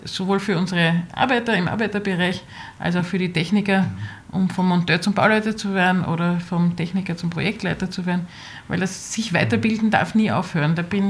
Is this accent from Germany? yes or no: no; Austria; Wir sind Österreicher